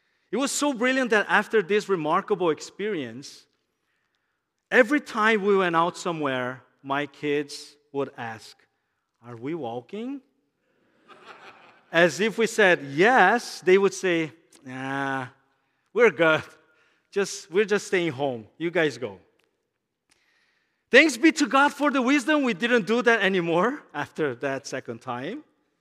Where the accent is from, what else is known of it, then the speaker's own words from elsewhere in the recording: Brazil; I'm from Brazil, as Pastor Jian said already.